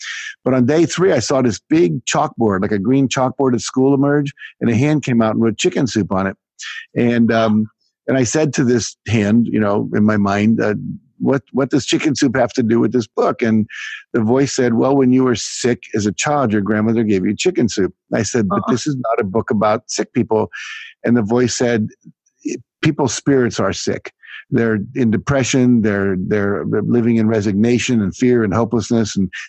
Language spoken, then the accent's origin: English; United States; I was just a typical teenager growing up in America.